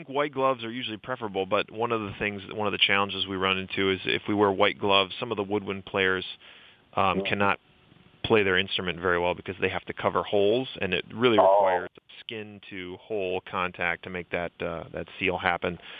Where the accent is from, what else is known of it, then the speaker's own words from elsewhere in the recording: De Pere, Wisconsin, United States; I grew up in Ledgeview. I grew up in De Pere and Ledgeview. I mean, we lived in De Pere proper and also Ledgeview when I was growing up, and I graduated from De Pere High School on the east side in 1997.